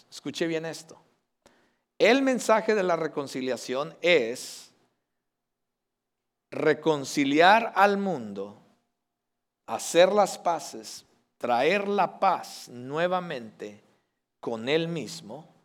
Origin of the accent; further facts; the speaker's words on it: Mexico; Entonces decía mi mamá, ven a traer una leche y unos panes, unos virotes decimos en México, panes.